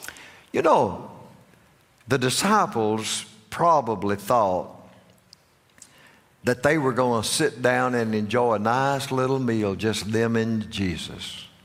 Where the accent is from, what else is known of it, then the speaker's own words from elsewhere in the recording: Georgia, United States; born there; I was born over in Carroll County, Georgia. Now, you don't have to be born in Carroll County to go to heaven, but you ought to go through there one time just to be sure.